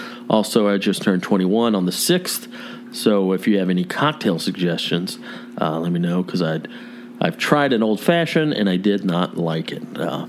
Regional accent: the South, United States; You know, growing up in the South, not having any Italian heritage or any Italian family members.

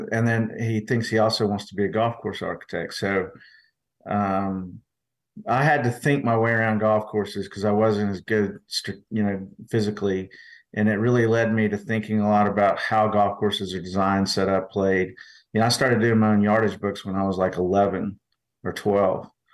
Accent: Atlanta, Georgia, United States; moved away as an adult; one of the reasons I came from Atlanta, where I grew up, to go to the University of Oklahoma, because it had a great golf program.

